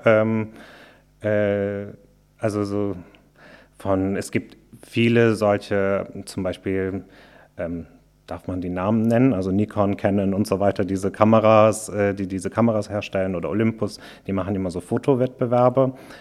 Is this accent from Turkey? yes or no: yes; Turkey; ich bin in der Türkei aufgewachsen